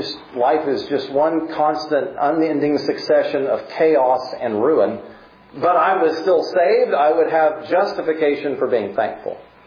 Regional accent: Concordia, Kansas, United States; I grew up in Concordia

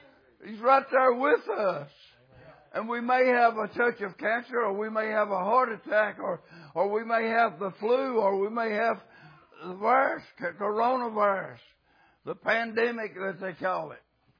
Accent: United States; I started out in Logap. I was born in Allegheny, but I started out in Logap from 5 years old on.

